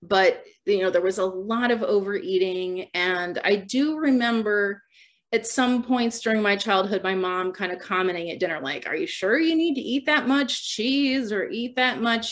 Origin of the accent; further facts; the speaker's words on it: Midwest, United States; And I grew up in the Midwest. We kind of moved around a lot, which was also a stressor and challenging for me.